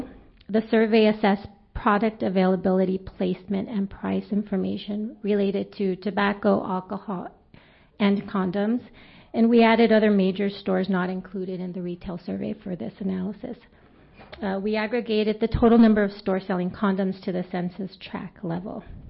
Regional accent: California, United States; I am from San Mateo County in California.

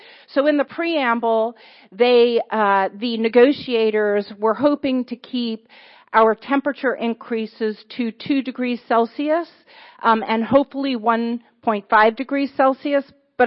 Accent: New York, United States; I'm originally from New York. I was there when Hurricane Sandy happened.

